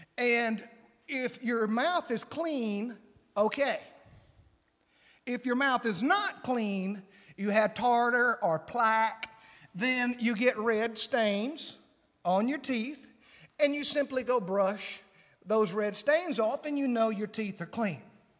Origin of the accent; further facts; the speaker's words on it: Madison, Mississippi, United States; I'm from Madison, Mississippi, and I'm a drug dealer.